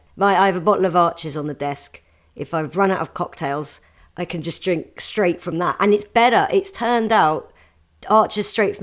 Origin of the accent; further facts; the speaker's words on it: South East England, United Kingdom; I grew up in a village near Gatwick.